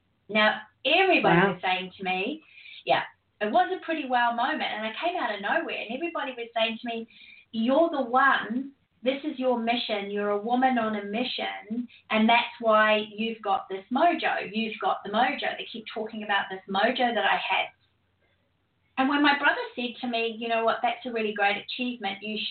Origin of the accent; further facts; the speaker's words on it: New Zealand; also born or lived in United States / Europe; now in Australia; I am a New Zealander, by the way, just to put that accent to bed. You're wondering where I'm from. I'm a New Zealander, but I live in Australia now. And I've lived in the United States and Europe.